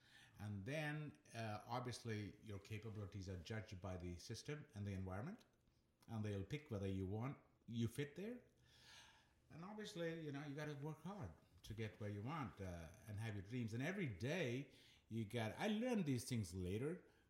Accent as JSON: {"language": "English", "country": "India", "tie": "born or raised there", "said": "as a child growing up in India"}